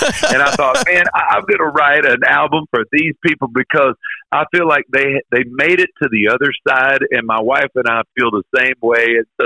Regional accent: Florida, United States; when I moved back to Florida, my home state, there was a box of letters, like 50 something letters.

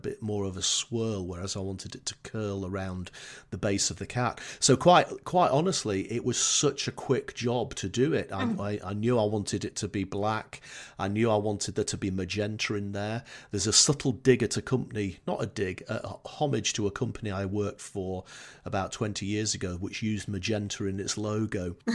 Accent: England, United Kingdom; accent: Northern English; it can even understand my Northern English accent

